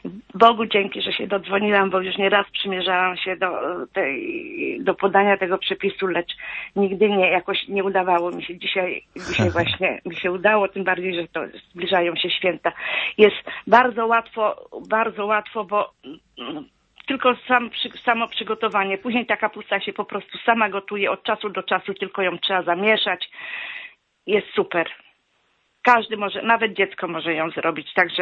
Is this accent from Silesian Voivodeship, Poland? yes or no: no; Gryfino, West Pomeranian Voivodeship, Poland; Ja z Gryfina koło Szczecina.